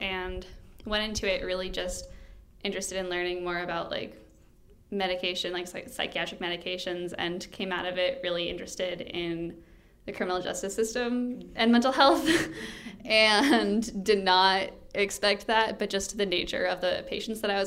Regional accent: Alexandria, Virginia, United States; I'm from Alexandria, Virginia, which is right outside DC.

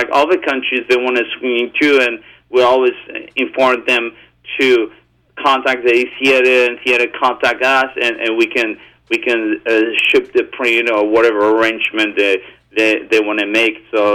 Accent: United States; I'm an American, and my heart is in America

